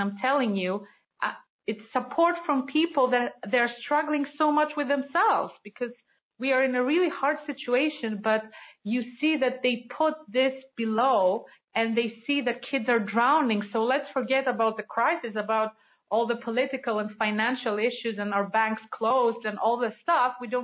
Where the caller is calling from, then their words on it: Greece; So I'm calling from Greece.